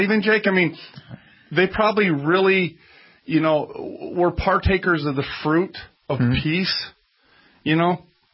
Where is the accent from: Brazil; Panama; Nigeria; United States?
United States; New York; yeah, we're from New York.